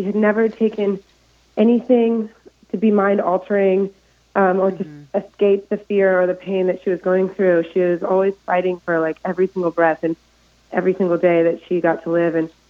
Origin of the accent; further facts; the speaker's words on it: California, United States; I'm from the Bay Area, like you are. And so I did feel like, in a way, I represent all of California.